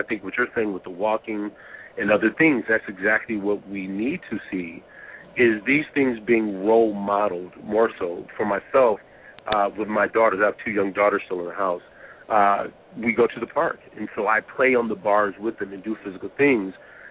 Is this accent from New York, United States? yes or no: no; California, United States; But I'm also from California.